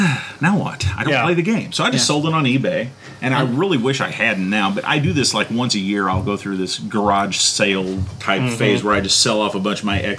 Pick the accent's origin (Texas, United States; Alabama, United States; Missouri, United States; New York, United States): Missouri, United States; St. Charles; born there; Yeah, I was born in St. Charles.